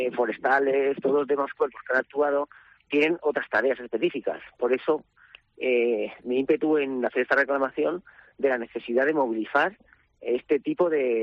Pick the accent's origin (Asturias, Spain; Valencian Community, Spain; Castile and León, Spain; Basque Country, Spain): Valencian Community, Spain